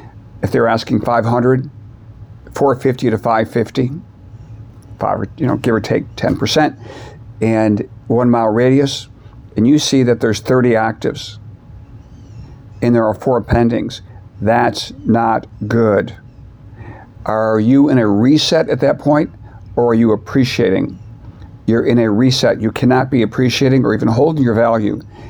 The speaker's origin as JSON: {"language": "English", "town": "Fox River Grove", "region": "Illinois", "country": "United States", "tie": "born or raised there", "said": "I grew up in Chicago suburbs called Fox River Grove, population 2,000 people, one stoplight town."}